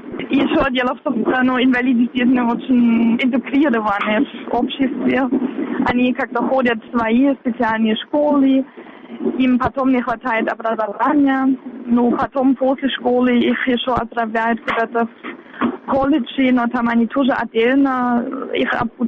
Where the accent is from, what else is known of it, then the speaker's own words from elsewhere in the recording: Wittenberg, Saxony-Anhalt, Germany; Russian is a second language; я из Виттенберга, из этого города в Германии, и мы с Могилевом города побратима.